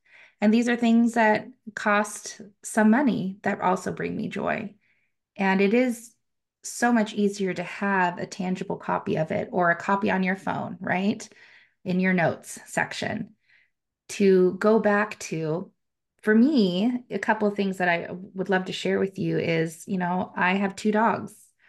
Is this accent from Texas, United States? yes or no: no; San Diego, California, United States; I came from San Diego. I think $5 was when I was a child.